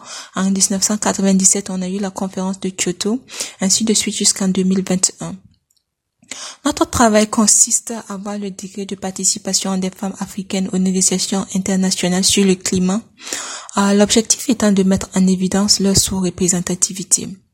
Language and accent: French; Burkina Faso; je viens du Burkina Faso. Je suis doctorante en droit à l'Université de Lagos au Nigeria.